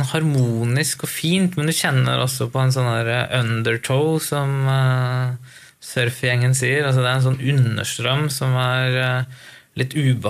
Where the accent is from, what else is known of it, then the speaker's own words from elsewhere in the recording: Lillehammer, Innlandet, Norway; Lillehammer er jo liksom stedet hvor jeg vokste opp, eller si jeg er fra Gudbrandsdalen, sant? Så jeg gikk på skole der og tilbrakte veldig mye ungdomstiden min der og begynte å spille i band første gangen der ute.